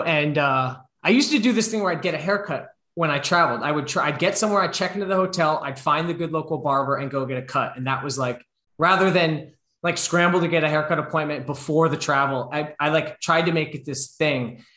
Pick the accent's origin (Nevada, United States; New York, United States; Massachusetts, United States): New York, United States; I mean, like I'm from the New York area as well, but wasn't from that part of New York.